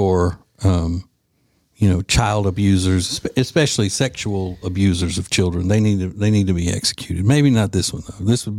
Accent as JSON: {"language": "English", "town": "Winfield", "region": "Louisiana", "country": "United States", "tie": "born or raised there", "said": "growing up in Winfield, Louisiana, I never knew anybody either that had gone to a kibbutz."}